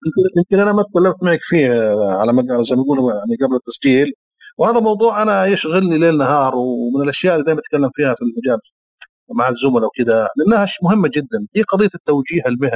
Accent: Saudi Arabia; لا موجود عندنا بالسعودية.

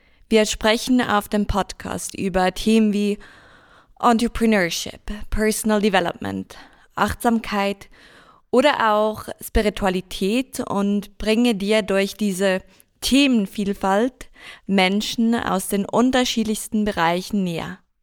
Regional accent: Zurich, Switzerland; Ich komme aus Zürich und pendle zwischen Berlin und meiner Heimatstadt.

